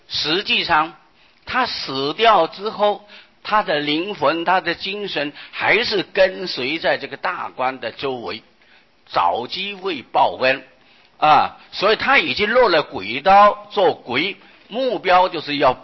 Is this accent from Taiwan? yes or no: yes; northern Taiwan, Taiwan; 我是北部的客家啊，崇山在狮头山啊